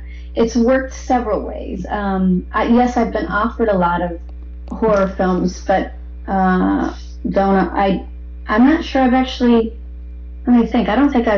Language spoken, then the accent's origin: English; Florida, United States; also born or lived in North Carolina / Wisconsin / Illinois; now in Los Angeles, United States; Yes, I came to L.A. from Florida, actually. I have a lot of family here. And I was born in North Carolina. I lived in Wisconsin and Illinois. Then we moved to Florida. But I moved to L.A. from Florida.